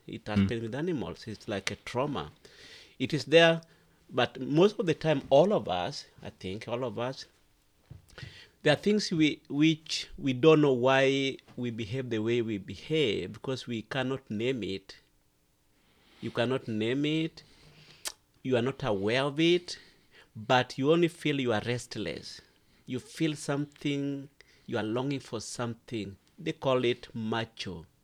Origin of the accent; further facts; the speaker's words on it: Western Kenya, Kenya; I came from Kenya, that is in East Africa, and on the western side of Kenya.